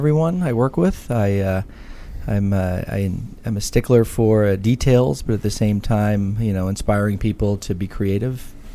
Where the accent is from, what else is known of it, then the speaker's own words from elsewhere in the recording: Washington, District of Columbia, United States; I grew up on Capitol Hill, so native Washingtonian.